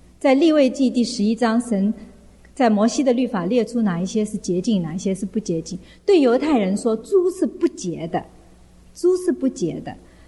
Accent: China; 也许我们今天可以想想，我们中国人的背景可能也很类似哈

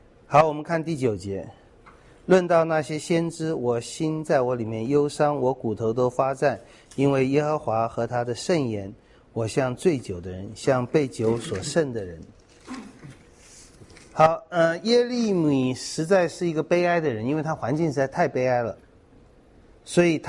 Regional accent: Taiwan; 我们小时候在台湾长大这段日子呢，是很惨的一段，越来越惨

